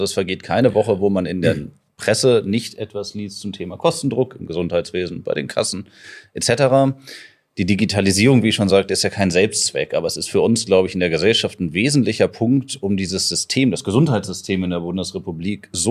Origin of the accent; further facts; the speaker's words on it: Hanover, Lower Saxony, Germany; born there; als gebürtiger Hannoveraner und leidenschaftlicher Hannoveraner, klingt komisch, aber es gibt Leute, die hier gerne wohnen und nicht nur umsteigen